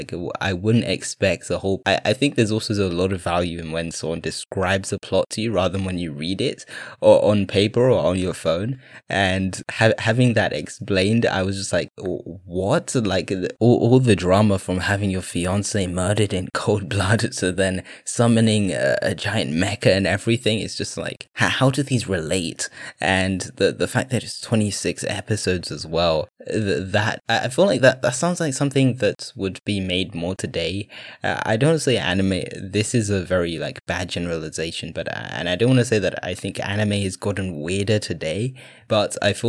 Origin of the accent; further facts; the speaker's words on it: England, United Kingdom; now as a Brit, I'm just going to like literally compare everything that happened in, well, everything that our country, or at least what England looks like